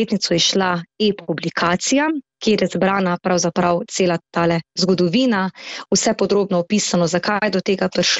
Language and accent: Slovenian; Ponikva, Savinja, Slovenia; also born or lived in Celje; ko sem se iz Celja preselila na Poniku pri Žalcu pri mojih rosnih 5 letih, nekako rasla v bistvu s to pripadnostjo skupnosti